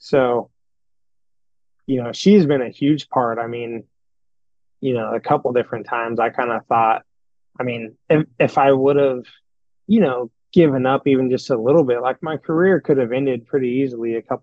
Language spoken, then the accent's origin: English; California, United States; Her dad had a track, and she was selling Gatorades, and I was from California